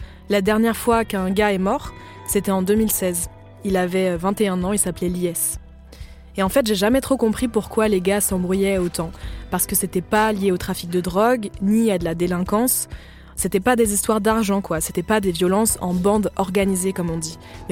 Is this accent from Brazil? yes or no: no; Gennevilliers, Île-de-France, France; j'ai grandi à Gennevilliers, dans une banlieue de 45 000 habitants, dans le 92, c'est au nord de Paris.